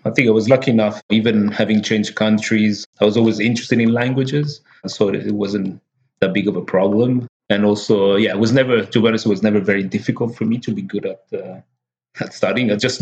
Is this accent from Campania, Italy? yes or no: no; Biella, Piedmont, Italy; also born or lived in Versailles; now in France; So I grew up in Biella, which is a small town between Torino and Milano in the north of Italy. Mm. And then I then lived near Paris, near Versailles, for almost 9 years.